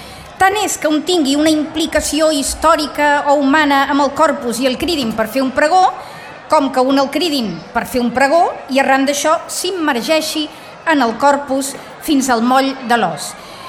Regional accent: Barcelona, Catalonia, Spain; born there; now in Sitges, Spain; Jo sempre dic que vaig néixer a Barcelona i renéixer a Sitges amb el canvi de mil·lenni. Ara crec que ja em puc dir sitgetana.

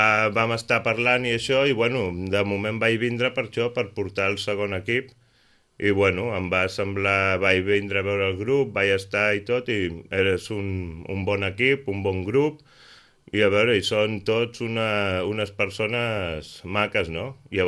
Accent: Calafell, Catalonia, Spain; Jo sóc de Calafell i, a veure, ja fa més de 10 anys que vaig començar allà

